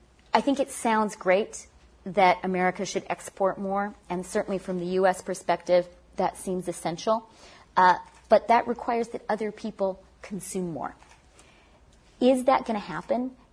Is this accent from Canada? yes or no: yes; Canada; And if I could ask, being a Canadian, I'll ask a rude foreigner's question